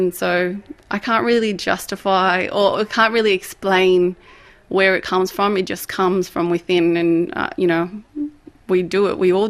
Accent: Sydney, New South Wales, Australia; My parents originated from south of Lebanon. I was born in Australia and grew up in southwest Sydney.

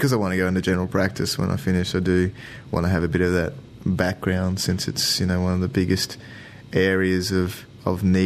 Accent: Queensland, Australia; because I grew up in Queensland

